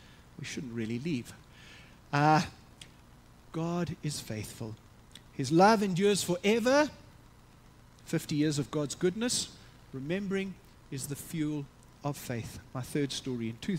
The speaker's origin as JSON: {"language": "English", "country": "South Africa", "said": "We didn't care what the banner said. We're South African. It's free."}